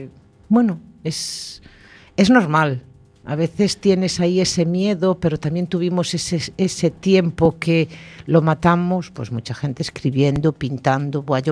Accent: Arteixo, Galicia, Spain; Y además una cosa, que somos de Arteixo los dos.

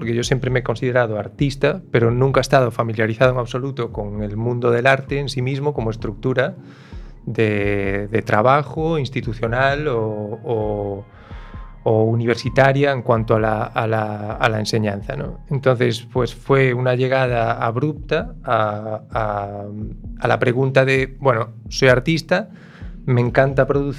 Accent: Carballo, Galicia, Spain; also born or lived in Barcelona; Sí, yo soy nativo de Carballo.

